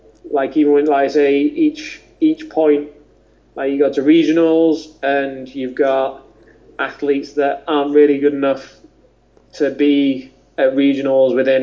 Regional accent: United Kingdom; we'll always complain because we're British.

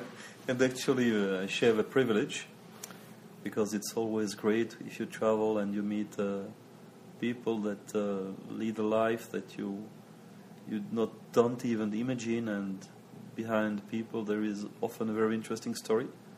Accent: Switzerland; I'm Swiss. I'm from the Jura Mountains. It's in the northern part of the country. It's a remote place. Not many people know. It is very much focused on watchmaking.

